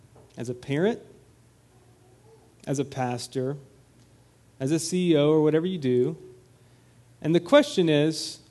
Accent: Georgia, United States; I grew up deer hunting in Georgia, and I was a horrible shot

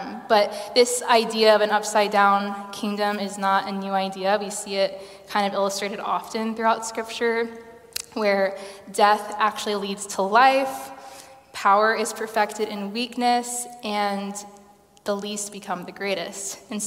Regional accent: Texas, United States; now in Leeds, United Kingdom; I returned to Leeds a few days ago after visiting my hometown in Texas.

